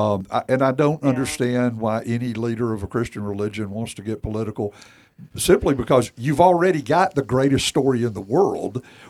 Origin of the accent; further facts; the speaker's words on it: United States; Well, I will say, as an American